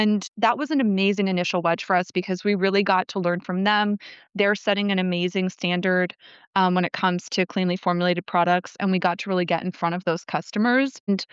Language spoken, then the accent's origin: English; California, United States; I'm from California, okay?